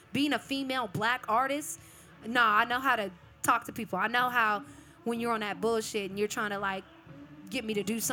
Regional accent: Austin, Texas, United States; I'm from Austin, Texas.

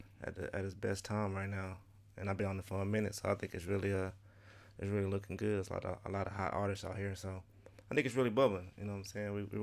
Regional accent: Detroit, Michigan, United States; born there; Nah, I was born in Detroit, Michigan.

